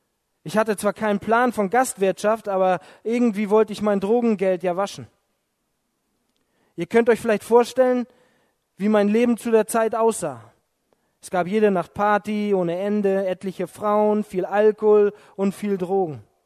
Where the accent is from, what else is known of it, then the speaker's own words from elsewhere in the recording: Flensburg, Schleswig-Holstein, Germany; ich komme aus Flensburg